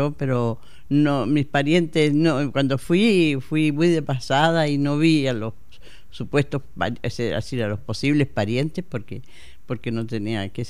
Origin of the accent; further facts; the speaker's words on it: Temuco, Araucanía, Chile; also born or lived in Concepción; now in Santiago, Chile; y yo nací en Concepción. Era la menor de 4 hermanos y estudié en el colegio en Temuco.